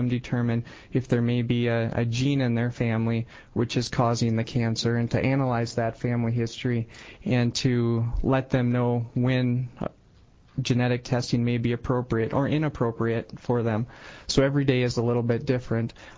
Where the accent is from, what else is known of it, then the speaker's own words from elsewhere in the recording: Sioux Falls, South Dakota, United States; I am a genetic counselor. I'm from Sioux Falls and work at Sanford Health.